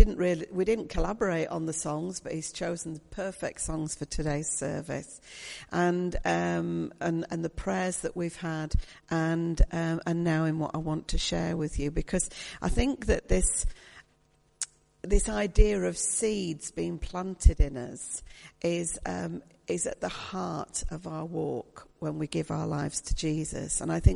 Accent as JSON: {"language": "English", "region": "Yorkshire and the Humber", "country": "United Kingdom", "said": "So being a Yorkshire woman, I thought I'd save some shoe leather"}